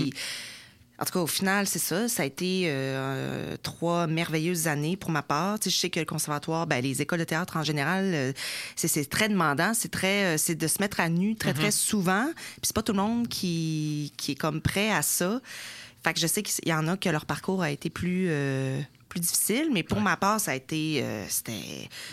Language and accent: French; Quebec, Canada; accent: Lac-Saint-Jean; moi, j'arrive du Lac-Saint-Jean, j'ai un gros accent, j'ai les cheveux noirs.